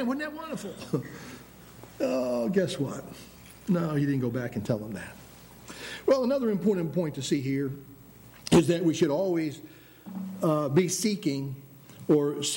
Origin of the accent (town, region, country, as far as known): New England, United States; born or raised there; also born or lived in Pennsylvania